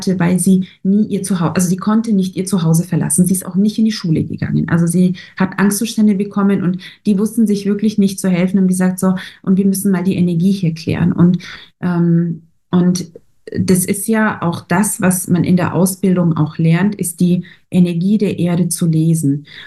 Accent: Vukovar, Vukovar-Syrmia County, Croatia; now in Germany; Also ich habe hier ein Bild von meiner Heimatstadt Vukovar in Ostslawonien.

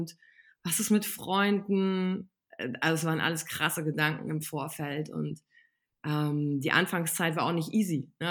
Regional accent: Wülfrath, North Rhine-Westphalia, Germany; now in Cologne, Germany; ich komme aus NRW, aus so einem kleinen Dorf namens Wülfrath, mittlerweile wohne ich in Köln

